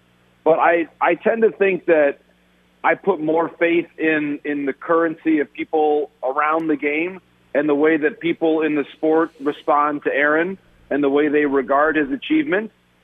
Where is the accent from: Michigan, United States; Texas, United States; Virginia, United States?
Michigan, United States; I grew up in Michigan, so I'm you know, from the Midwest, and I kind of have a view of sort of like the large markets with a degree of remove because of where I grew up.